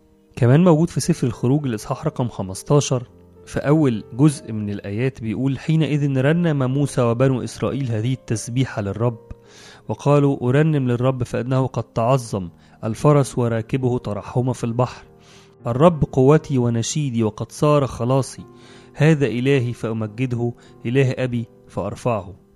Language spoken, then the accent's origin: Arabic; Egypt; ونطلب منه إن هو يحل بمجده وبركته وعمله العظيم في بلدنا مصر.